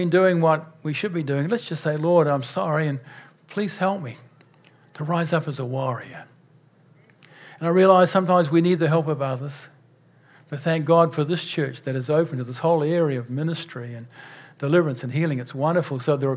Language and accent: English; New Zealand; When I was a boy growing up in New Zealand